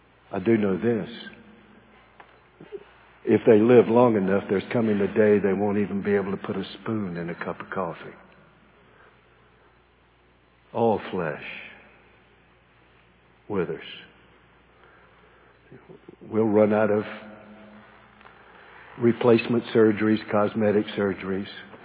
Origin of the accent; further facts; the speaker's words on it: the Carolinas, United States; I grew up in Carolina watching Michael Jordan just seeming like sailing through the air.